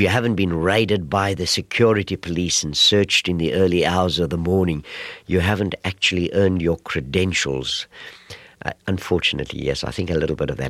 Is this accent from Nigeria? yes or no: no; Port Elizabeth, Eastern Cape, South Africa; my hometown of Port Elizabeth